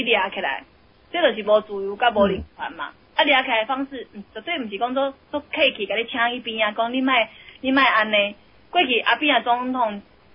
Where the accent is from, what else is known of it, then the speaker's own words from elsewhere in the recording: Taiwan; 可是真的我说听真的都听说我们台湾人吼